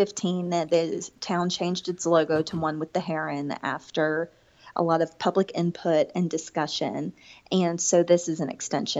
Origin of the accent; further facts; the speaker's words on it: Birmingham, Alabama, United States; Now, I'm from Birmingham, Alabama, where the most visible piece of art in the entire city includes a bare bottom.